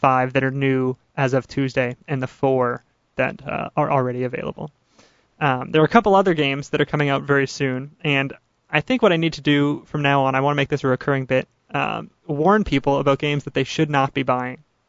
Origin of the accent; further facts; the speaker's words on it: New Hampshire, United States; I'm from New Hampshire, and I know what it's like over there.